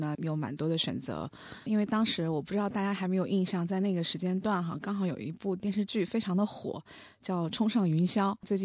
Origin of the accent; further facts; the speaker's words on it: Hubei, China; 我的家乡在湖北。